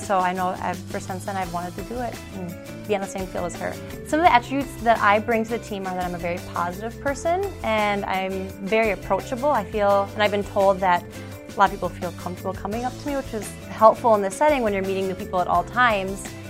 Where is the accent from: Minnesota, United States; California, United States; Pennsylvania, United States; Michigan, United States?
Minnesota, United States; Chaska; I am from Chaska, Minnesota, and this is my second year as a Minnesota Vikings cheerleader.